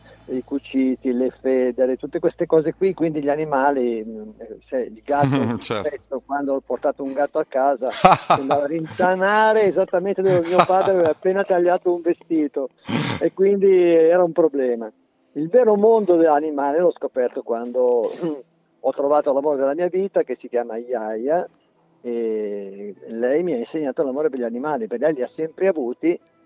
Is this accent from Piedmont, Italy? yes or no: no; Abruzzo, Italy; Io sono abruzzese, sono nato tra le montagne d'Abruzzo.